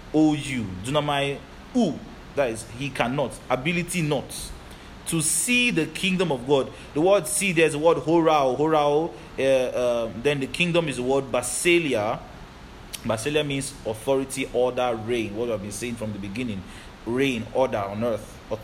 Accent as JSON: {"language": "English", "country": "Nigeria", "said": "I'm Nigerian, but I'm born from above."}